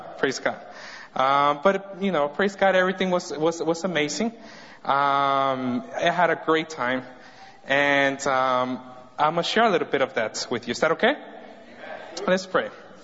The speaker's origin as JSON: {"language": "English", "region": "California", "country": "United States", "said": "\"Hey, where are you from?\" And I'm like, \"From California.\""}